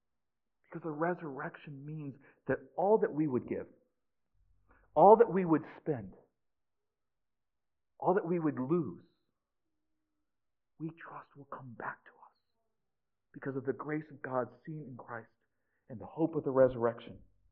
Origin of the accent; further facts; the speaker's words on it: Maryland, United States; I grew up in Maryland. My mom's parents lived in southern Illinois.